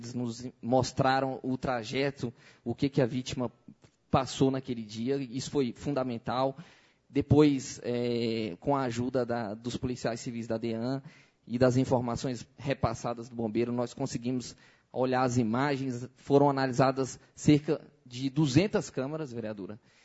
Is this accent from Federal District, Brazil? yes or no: yes; Planaltina, Federal District, Brazil; porque morei naquela região, sou de Planaltina DF.